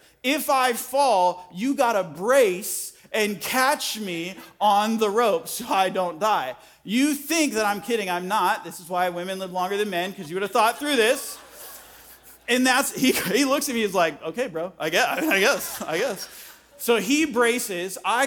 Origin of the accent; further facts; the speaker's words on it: Arizona, United States; moved away; also born or lived in Ohio; The first time I ever hung up Christmas lights in Ohio, because we're originally from Arizona, we came to Ohio.